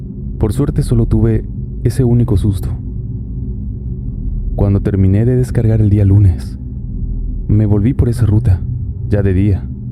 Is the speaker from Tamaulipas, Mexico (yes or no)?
yes; Nuevo Laredo, Tamaulipas, Mexico; now in United States; Soy de Nuevo Laredo, pero ya hace bastante tiempo que me pasé del otro lado para vivir en Texas.